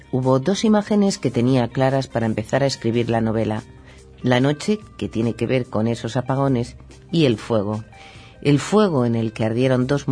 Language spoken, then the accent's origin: Spanish; Venezuela; En mi país, el escritor es una figura totalmente olvidada